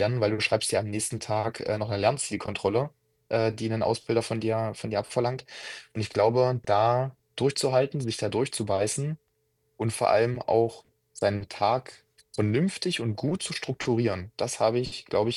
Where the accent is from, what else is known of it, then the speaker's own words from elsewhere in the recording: Magdeburg, Saxony-Anhalt, Germany; Ja, ich bin in Magdeburg geboren, und ich verbinde halt mit Magdeburg meine gesamte Kindheit, meine gesamte Jugend.